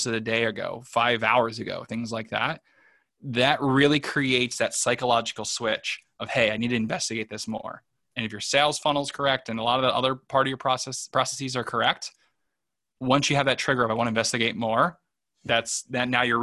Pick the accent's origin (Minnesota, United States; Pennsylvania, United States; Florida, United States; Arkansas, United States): Pennsylvania, United States; Philadelphia; I grew up in Philadelphia, there's one car commercial where it was just running the same ad.